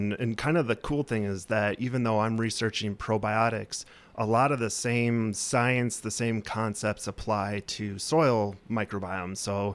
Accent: Illinois, United States; moved away as an adult; now in Wisconsin, United States; So I grew up actually in Illinois, which is not a Badger state. And I actually came up here to UW for college.

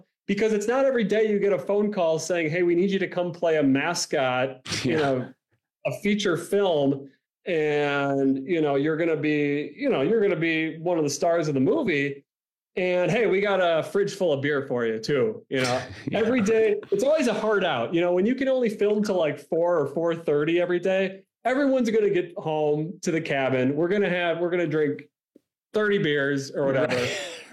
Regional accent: Milwaukee, Wisconsin, United States; Well, I grew up in Milwaukee.

